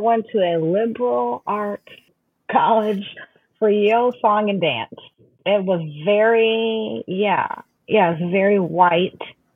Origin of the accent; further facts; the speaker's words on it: St. Louis, Missouri, United States; well, you know, he went to the same high school as me, so I would say it's pretty accurate description. You know, we got the Arch.